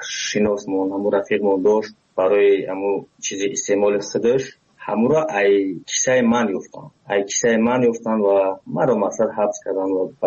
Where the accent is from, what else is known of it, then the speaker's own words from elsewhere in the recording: Tajikistan; moved away; ما یک نیم پیش از تاجیکستان اومدم